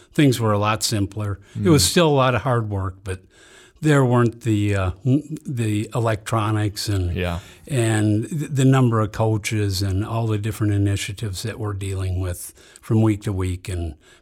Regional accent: St. Paul, Minnesota, United States; I grew up in St. Paul. I've never lived more than 2 miles from where I grew up.

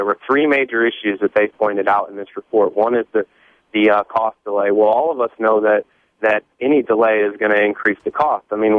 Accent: the South, United States; accent: southern; I was hoping my southern accent would come across a little more.

